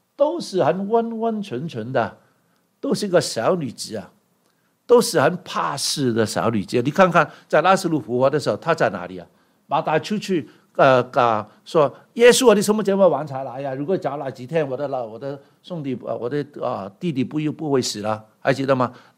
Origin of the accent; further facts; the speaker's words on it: Guangdong, China; 我们广东人说唐突的，